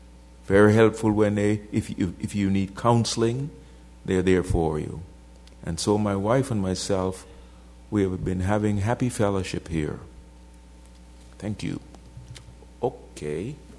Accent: Jamaica; moved away; similar to the assembly that I grew up in Jamaica. I have been in fellowship here for at least 17 years.

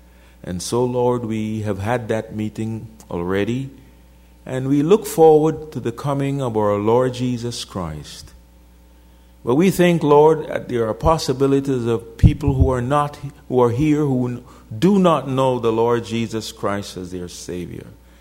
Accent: Jamaica; moved away; similar to the assembly that I grew up in Jamaica. I have been in fellowship here for at least 17 years.

